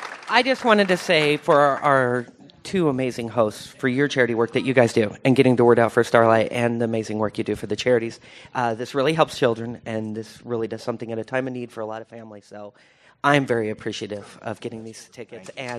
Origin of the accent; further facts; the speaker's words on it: Portland, Oregon, United States; Portland, Oregon.